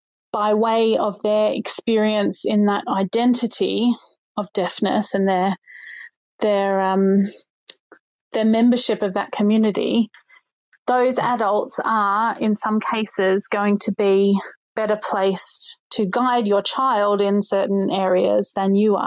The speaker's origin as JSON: {"language": "English", "town": "Melbourne", "region": "Victoria", "country": "Australia", "lives_now": "Scotland, United Kingdom", "said": "But I'm from Melbourne originally and have ended up in Scotland with my pea and my husband."}